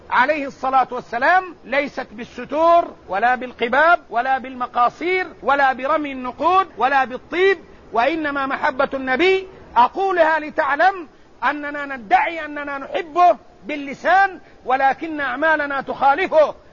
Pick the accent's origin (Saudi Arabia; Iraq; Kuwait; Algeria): Saudi Arabia; Hejaz; هذا النداء ليس في طيبة فقط ولا في بلدي الحجاز فقط